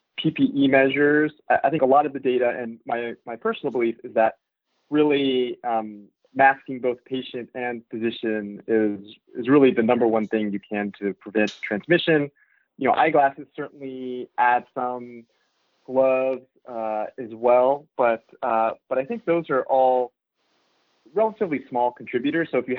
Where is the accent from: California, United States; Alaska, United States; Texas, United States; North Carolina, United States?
California, United States; Los Angeles; And thankfully, that was my hometown Lakers.